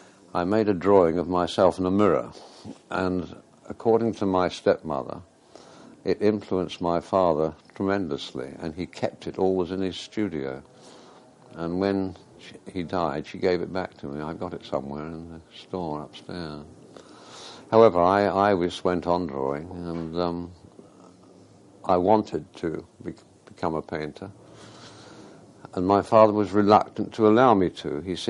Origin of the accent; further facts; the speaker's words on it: London, United Kingdom; born there; I was born in London.